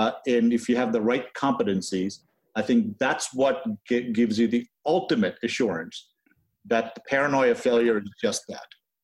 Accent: India; when I grew up in India and certainly came here

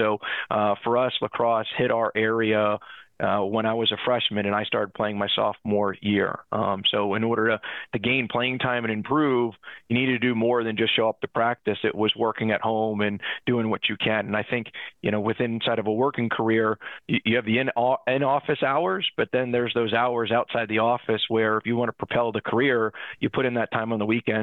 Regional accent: Allentown, Pennsylvania, United States; I'm from right outside Allentown, Pennsylvania. I'm the oldest of two. I have one younger brother.

